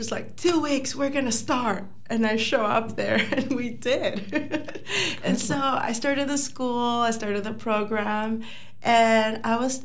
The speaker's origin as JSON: {"language": "English", "country": "Nicaragua", "lives_now": "United States", "said": "I come from Nicaragua and I lived in a city too. So even then it was like, it's a more poor country, it was still a lot of bustling. So I'm now in another bustling city."}